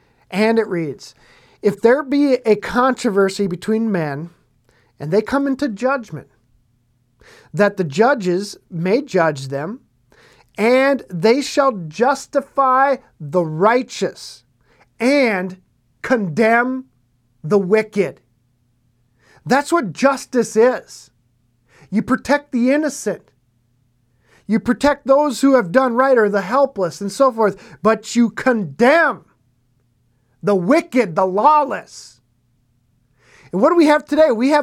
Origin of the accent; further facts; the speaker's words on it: Minnesota, United States; in my home state here in Minnesota